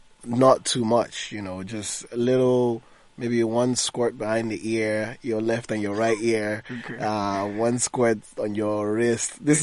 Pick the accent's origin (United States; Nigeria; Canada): Nigeria; as a Nigerian